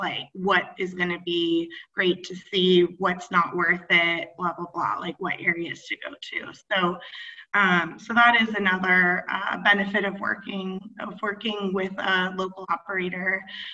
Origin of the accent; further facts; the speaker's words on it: Portland, Oregon, United States; There's this conception that I grew up in Oregon, and sometimes when I introduce myself, I say I'm from Portland, where it's 9 months of rain.